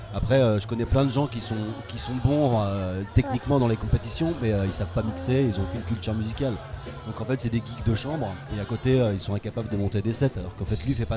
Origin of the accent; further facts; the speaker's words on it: Brittany, France; ça fait une vingtaine d'années que je fais du scratch, mais je suis breton.